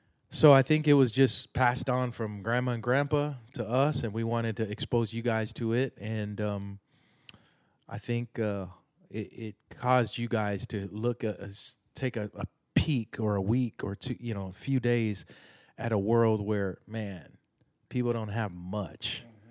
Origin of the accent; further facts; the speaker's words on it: Tennessee, United States; growing up in America in a place like Middle Tennessee, where I'm thankful we live here